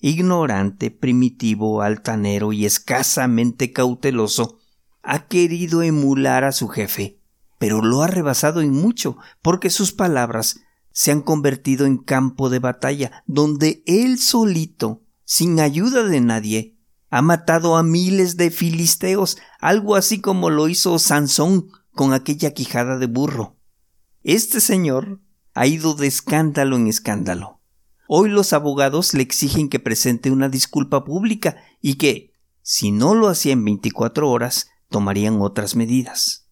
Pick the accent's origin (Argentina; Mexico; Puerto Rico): Mexico; Ni modo, así somos los mexicanos.